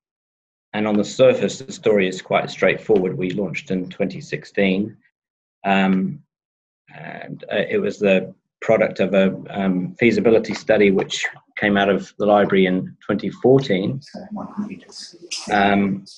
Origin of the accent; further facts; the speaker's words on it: Auckland, New Zealand; I come from Auckland, or Tāmaki Makaurau.